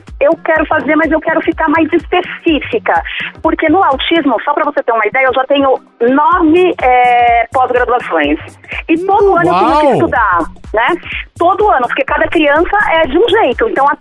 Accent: Guarujá, São Paulo, Brazil; eu sou do Guarujá, São Paulo.

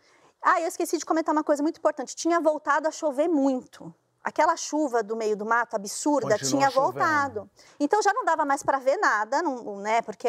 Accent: São Paulo, Brazil; eu sou de São Paulo, né?

